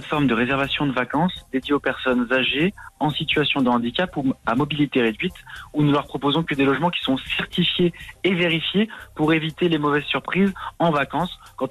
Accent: Lyon, Auvergne-Rhône-Alpes, France; on est lyonnais

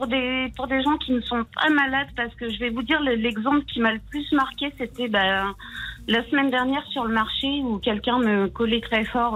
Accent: Normandy, France; Moi là-bas, je viens de Normandie.

